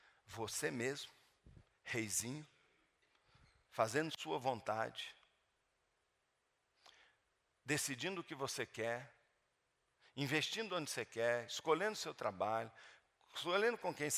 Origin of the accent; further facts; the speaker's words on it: Belo Horizonte, Minas Gerais, Brazil; Eu sou de Belo Horizonte. Eu era da Terceira Igreja Batista.